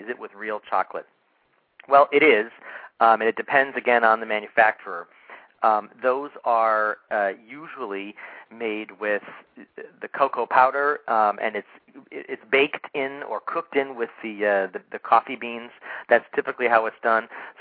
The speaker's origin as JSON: {"language": "English", "region": "New England", "country": "United States", "tie": "born or raised there", "said": "at that time, growing up in New England, my grandmother, great-grandmother, we'd go to the Fannie Farmer candy shop"}